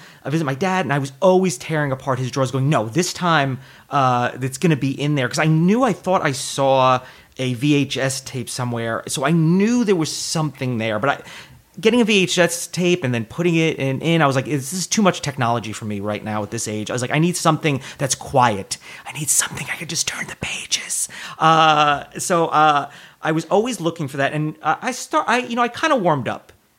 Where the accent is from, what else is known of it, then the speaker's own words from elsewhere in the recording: New York, United States; also born or lived in New Jersey; And I grew up in New York, about an hour outside of New York City. So it's, relatively, it wasn't cosmopolitan, but it wasn't super suburban. It was like somewhere in the middle.